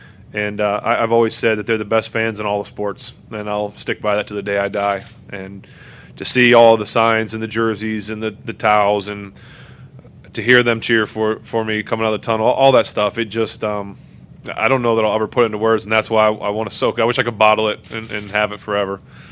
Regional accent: Ohio, United States; born there; now in Pittsburgh, United States; I was born in Ohio, but I live here, and I'll always be here.

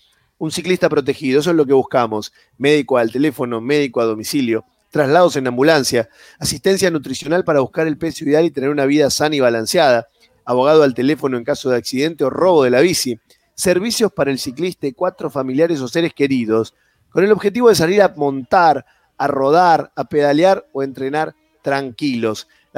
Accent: Argentina; yo entiendo que pueda pasar en mi país, en Argentina

